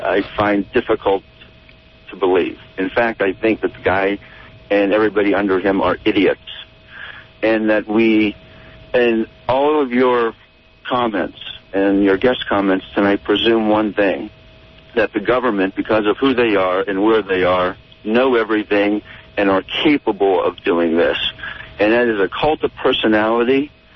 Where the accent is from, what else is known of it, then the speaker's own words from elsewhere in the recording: Somerset, Pennsylvania, United States; also born or lived in Bedford, Pennsylvania; I had my 20th high school reunion there and grew up in Somerset Borough, the seat of Somerset County.